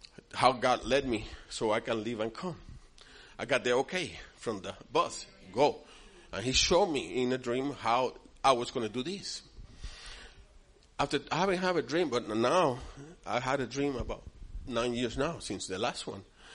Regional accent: Puerto Rico; So when I came from Puerto Rico, that's when I started asking you guys, if you have an urgent need, come.

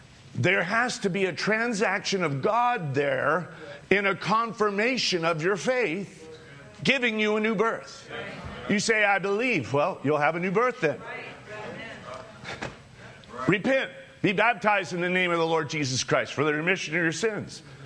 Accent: North Dakota, United States; But growing up in the North Country, in North Dakota, I don't know if it was my mom trying to give me something to do or to keep me busy.

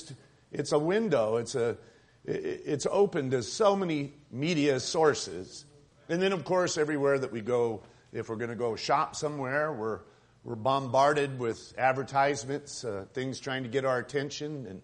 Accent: Midwest, United States; I actually was bothered by this as a Baptist. We were raised in the Midwest.

